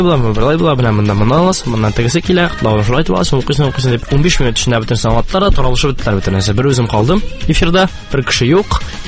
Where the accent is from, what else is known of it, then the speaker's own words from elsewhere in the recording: Nurma, Tatarstan, Russia; Мин Балтач районыннан, Нурма авылыннан. Шунда туып үстем, мәктәптә йөрдем. 9 елдан соң Аллаһка шөкер дип киттем Аршага. 5 елны тәмамладым да, шуннан киттем Казанга, Культура университетына.